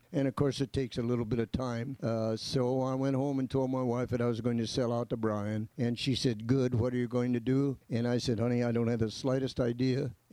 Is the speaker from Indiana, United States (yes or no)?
yes; Elkhart, Indiana, United States; I was born in Elkhart, went to high school in Elkhart, started a business, a shoe store in Elkhart